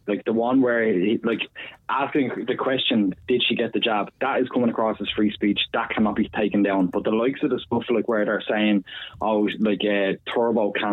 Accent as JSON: {"language": "English", "town": "Bray", "region": "County Wicklow", "country": "Ireland", "said": "I'm from Bray myself, so"}